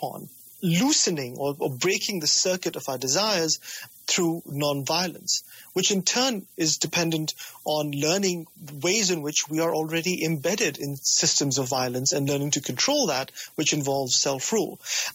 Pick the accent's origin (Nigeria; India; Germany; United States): India; as a student of Indian history and as, you know, as an Indian citizen, I think to myself, oh my God, we could have had independence 15 years before